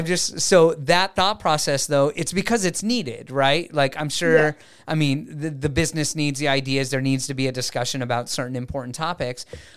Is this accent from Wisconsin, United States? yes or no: no; Wyoming, United States; And granted, I lived in Wyoming, so it was the wild, wild west. I grew up in Wyoming.